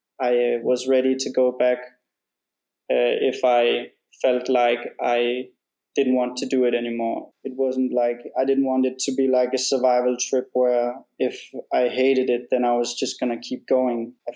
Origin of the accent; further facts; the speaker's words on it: Denmark; I first started in my hometown in a small village in Denmark